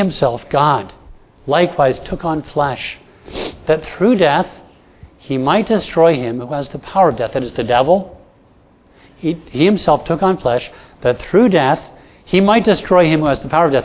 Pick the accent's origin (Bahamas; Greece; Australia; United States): Bahamas; And I'm from the Bahamas. I really wanted to take it.